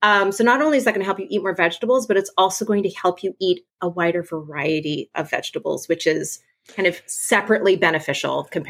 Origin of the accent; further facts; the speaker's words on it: British Columbia, Canada; now in United States; I grew up on Vancouver Island.